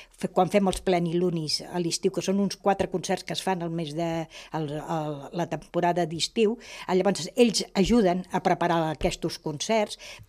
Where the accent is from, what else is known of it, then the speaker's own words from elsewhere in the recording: Barcelona, Catalonia, Spain; born there; jo soc nascuda a Barcelona, soc catalana, soc espanyola